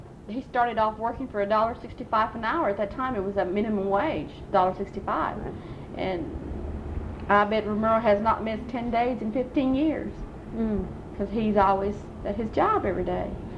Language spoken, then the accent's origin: English; United States; Because I'm an American.